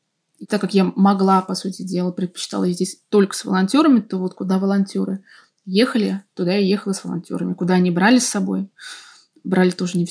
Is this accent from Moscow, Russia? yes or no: yes; Moscow, Russia; всем, в общем-то, говорила, что «Привет … из Москвы».